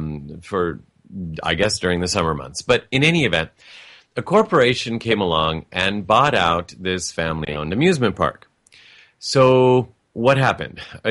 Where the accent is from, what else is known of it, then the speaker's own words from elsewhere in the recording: United States; born there; maybe I know this because I was born in America, and I was born Italian-American, but I knew growing up of a man named Amadeo Giannini, maybe because I also grew up in a neighboring city.